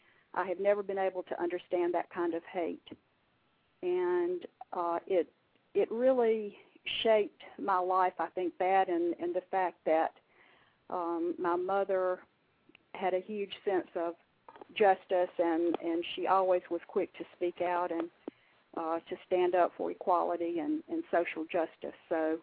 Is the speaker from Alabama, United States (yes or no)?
yes; Birmingham, Alabama, United States; now in Montgomery, United States; I grew up in Birmingham and moved to Montgomery, District 2, about 25 years ago. So I've been in Alabama all my life.